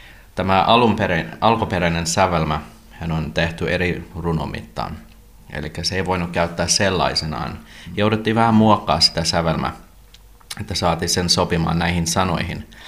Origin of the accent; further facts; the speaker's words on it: Canada; now in Espoo, Finland; Tulin Kanadasta tänne Suomen vuonna 1996 ja valmistuin kantoriksi ja nyt toimin Espoon tuomiokirkoseurakunnassa kantorina.